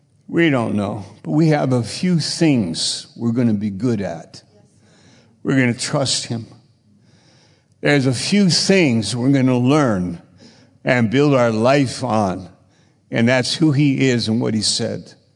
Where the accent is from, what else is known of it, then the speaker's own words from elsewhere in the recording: New York, United States; I was only weeks in this church, and I was from New York.